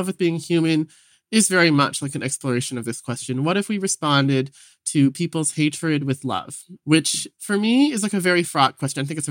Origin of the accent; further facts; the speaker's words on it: Vancouver, British Columbia, Canada; You know, I grew up in Vancouver as like a little gay kid.